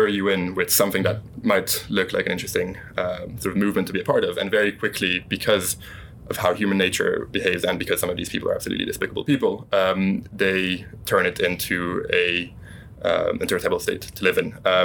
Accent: Luxembourg; I grew up in Luxembourg, so that was quite a cozy place to grow up.

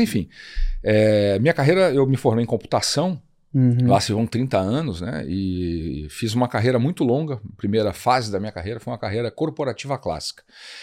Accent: Jacarezinho, Paraná, Brazil; also born or lived in Rio de Janeiro; Eu, começando pelo começo, eu nasci no Rio. Eu sou carioca, morei lá até os 9 anos. Depois cresci em Jacarezinho, que é uma cidade pequena no interior

